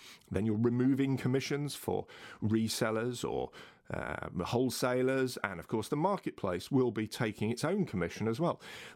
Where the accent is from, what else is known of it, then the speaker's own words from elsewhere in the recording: United Kingdom; as you guys will be able to tell by my dulcet tones, I'm European by birth. I guess I'm a Brit, but I'm certainly a European, I hasten to add.